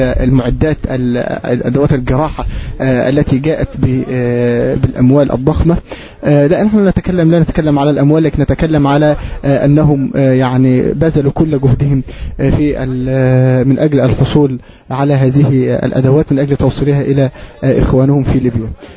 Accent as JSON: {"language": "Arabic", "country": "Egypt", "said": "نحن إخوانكم من مصر، جئنا من أجل أن نناصركم"}